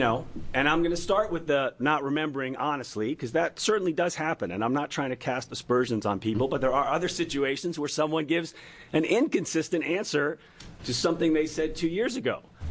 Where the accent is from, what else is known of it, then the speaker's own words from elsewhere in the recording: Portland, Oregon, United States; I'm a lawyer from Portland